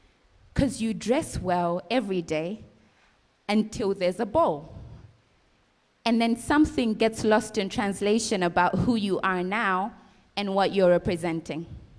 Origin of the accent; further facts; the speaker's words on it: Australia; moved away as an adult; now in Zambia; I also grew up with a very Australian dress code. So when I moved from Australia and moved to Zambia, and by that time I was a church leader when I was leaving Australia, and I moved to Zambia